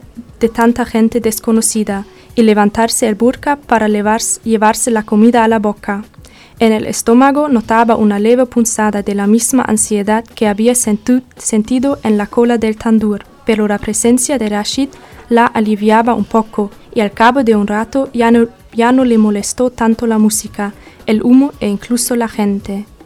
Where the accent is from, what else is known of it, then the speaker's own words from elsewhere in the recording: Germany; Spanish is a second language; yo soy de Alemania y nací en Alemania, pero mis abuelos son de Siria, pero viven en Turquía. Y sí, por eso hablamos tres idiomas en casa.